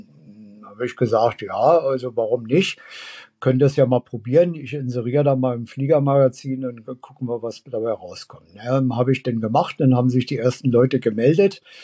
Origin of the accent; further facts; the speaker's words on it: Berlin, Germany; Also ich bin ja in West-Berlin aufgewachsen